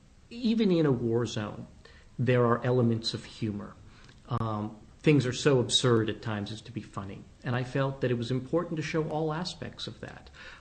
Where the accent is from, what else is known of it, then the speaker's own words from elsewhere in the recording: United States; And I felt, as an American, very disappointed.